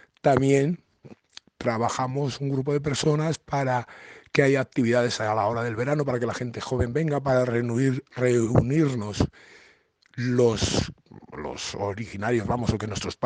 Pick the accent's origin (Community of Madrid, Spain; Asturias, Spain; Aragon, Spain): Aragon, Spain; Portalrubio; nací a mitad del siglo pasado en este pueblo, mi pueblo, Portalrubio. Tengo 57 años y nací aquí en el propio pueblo, en una pequeña habitación de la casa familiar.